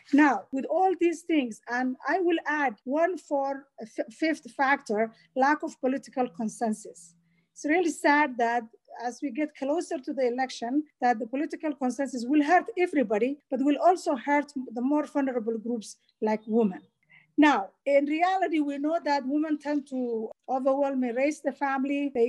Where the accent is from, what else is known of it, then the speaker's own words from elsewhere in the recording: Somalia; English is a second language; Because I grew up in Siad Barre's time